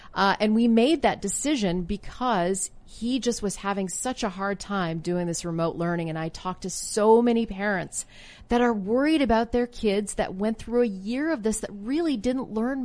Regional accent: Canada; You know, listen, I grew up in Canada

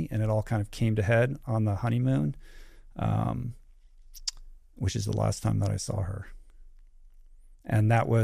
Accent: Washington, District of Columbia, United States; moved away as an adult; now in California, United States; I arrive in California for college. I grew up in Washington, D.C., so traveled 3,000 miles away to go to school

